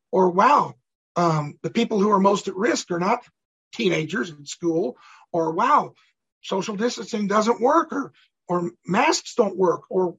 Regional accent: the South, United States; I'm from the South, and there's an old expression, whoever calls the tune, or you dance to whoever calls the tune.

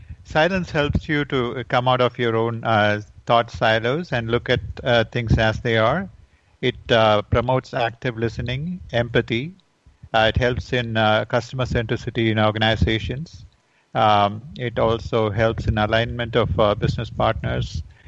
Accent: Chennai, Tamil Nadu, India; also born or lived in Guruvayur; now in United States; I was born in Kerala in a temple town called Guruvayur, but I grew up in Chennai.

